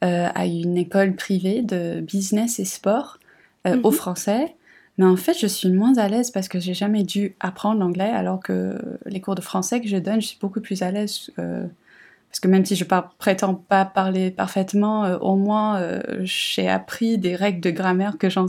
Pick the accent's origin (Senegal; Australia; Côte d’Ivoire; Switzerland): Australia; Sydney, New South Wales; moved away as an adult; now in France; J'ai grandi à Sydney, en Australie, et j'habite près de Paris depuis à peu près 2 ans.